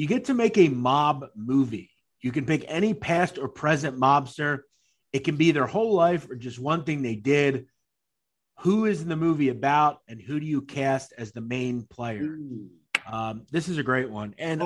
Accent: Vermont, United States; I was born and raised in Vermont. Was there ever a mafia presence in the woods of our state?

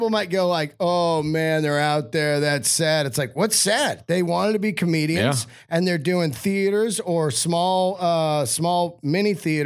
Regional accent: Yosemite, California, United States; I was born in Yosemite. You know, my mom was a hippie, worked up there. So, you know, I lived in Yosemite and then my parents divorced

